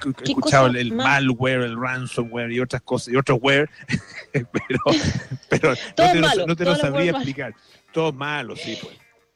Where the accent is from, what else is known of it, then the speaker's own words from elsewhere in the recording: Chile; cómo somos los chilenos